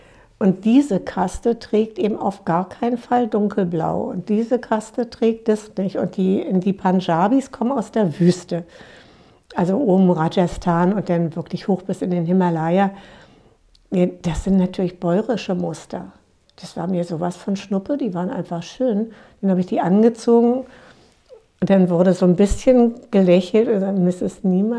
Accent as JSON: {"language": "German", "country": "Germany", "also_born_or_lived": "France", "said": "ich werde den Teufel tun und dann sagen, aber ich bin Deutsche, ich mache das so, da geht's noch."}